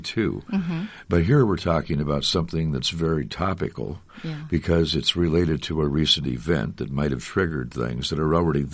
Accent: Story City, Iowa, United States; I'm from Story City.

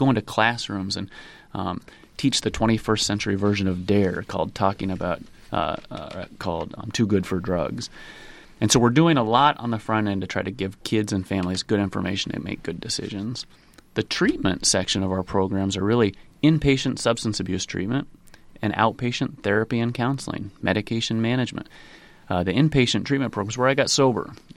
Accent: Nevada, United States; So you think that's the size of my hometown, Nevada, where I grew up.

